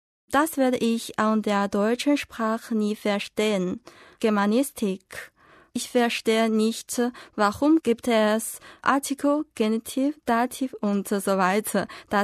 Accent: Shanghai, China; German is a second language; ich komme aus Shanghai, China. Ich bin im Jahr 1992 geboren und ich bin jetzt Studentin

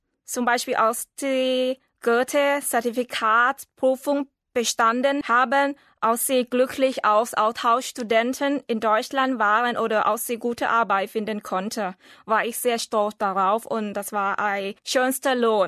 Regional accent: Bangkok, Thailand; German is a second language; Ich komme aus Thailand, aus Bangkok und unterrichte Deutsch seit 2 Jahren an der Gesellschaft-Universität in Bangkok.

